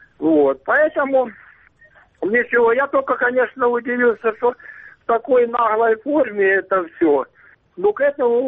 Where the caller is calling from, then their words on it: Luhansk Oblast, Ukraine; Луганская область.